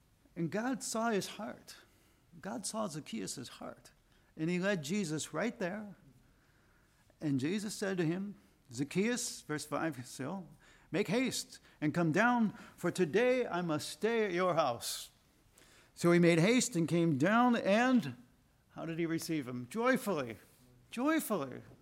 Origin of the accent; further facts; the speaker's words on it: United States; but we're American citizens and we could go in, we could enter.